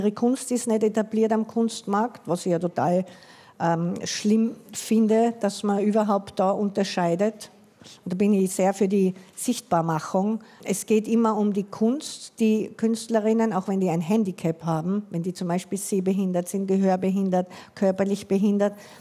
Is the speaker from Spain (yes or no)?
no; Salzburg, Austria; born there; ich bin in Salzburg geboren